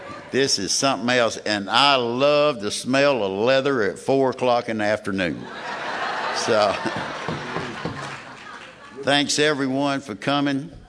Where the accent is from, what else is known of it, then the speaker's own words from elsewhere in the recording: Appalachia, United States; So I guess I'm just an Appalachian American.